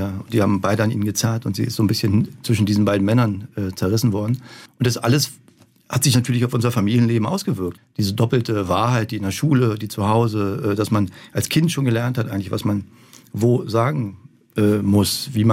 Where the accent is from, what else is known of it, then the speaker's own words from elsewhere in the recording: Berlin, Germany; accent: Berlin; Weil die fanden alle meinen Berliner Akzent so toll und war so authentisch.